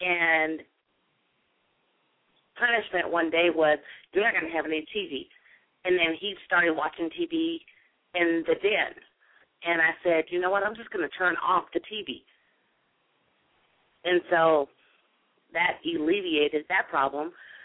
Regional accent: Texas, United States; because when I grew up, there was a family, and I grew up in Texas

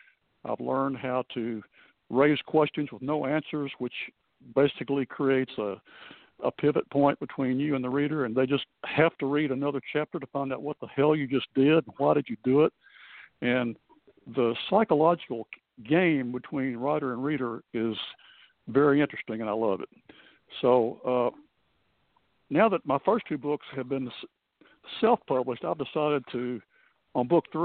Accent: Frankfort, United States; I grew up in Frankfort, went to Hollywood to become a screenwriter, came back to Frankfort.

